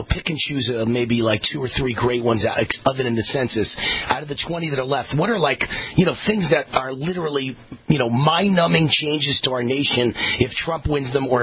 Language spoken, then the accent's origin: English; United States; born there; but I'm a conservative and I'm an American born